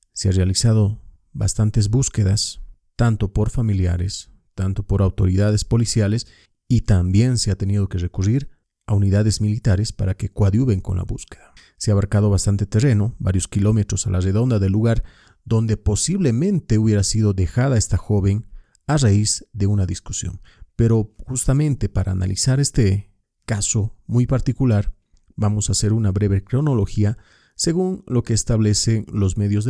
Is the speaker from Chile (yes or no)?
no; Bolivia; hablaremos de un caso bastante polémico en mi país, en Bolivia.